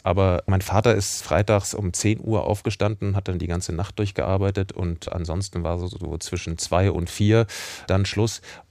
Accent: Ditzebach, Hesse, Germany; ich komme aus Ditzebach, ich bin da aufgewachsen, aber es ist komischerweise niemand mehr aus meiner kompletten Verwandtschaft dort geblieben, die sind alle abgehauen.

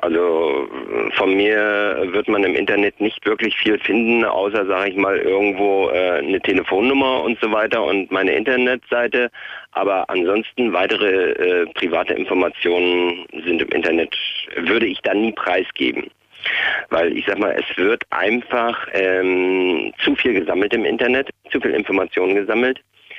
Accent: Hanover, Lower Saxony, Germany; Nein, ich bin im Moment in Berlin, komme aber aus Hannover.

